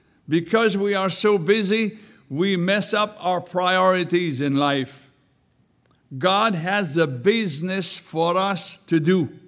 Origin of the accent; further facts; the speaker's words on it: United States; because yes, I am an American. Those of you doubting, I can bring my papers.